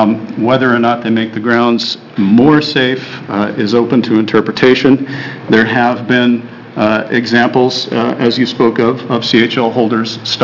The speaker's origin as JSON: {"language": "English", "town": "Tigard", "region": "Oregon", "country": "United States", "said": "from Tigard, Oregon."}